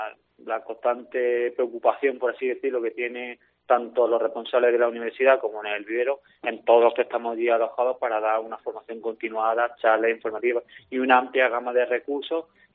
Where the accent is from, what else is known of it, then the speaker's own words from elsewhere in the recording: Jaén, Andalusia, Spain; Yo soy natural de Jaén Capital y la verdad que tuve la suerte y el privilegio de poder estudiar aquí en mi ciudad.